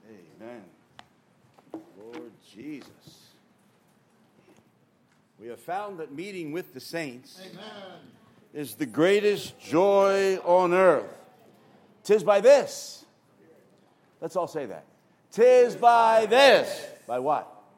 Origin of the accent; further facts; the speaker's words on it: Philadelphia, Pennsylvania, United States; moved away as an adult; now in Spain; Hi. I'm living in Spain these days. I'm originally from Philadelphia, for those who don't know me. But my wife and I migrated to Spain 5 years ago for the Lord's move in Europe.